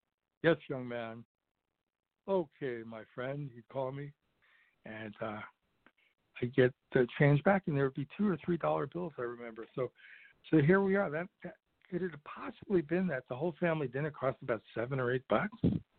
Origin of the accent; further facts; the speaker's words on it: Brooklyn, New York, United States; moved away; I'm originally from Brooklyn and moved out west in the early 70s.